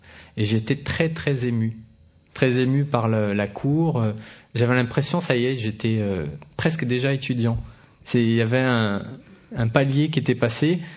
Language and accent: French; Saint-Jean-Bonnefonds, Auvergne-Rhône-Alpes, France; also born or lived in Saint-Étienne; mes parents vivent toujours à Saint-Jean-Bonnefonds et j'ai grandi à Saint-Étienne de l'âge de 0 jusqu'à 6 ans, à Saint-Étienne, dans la ville, près du cours Fauriel. Mais à partir de 6 ans, à la naissance de mon frère, on est deux enfants dans la famille, on a déménagé à Saint-Jean-Bonnefonds.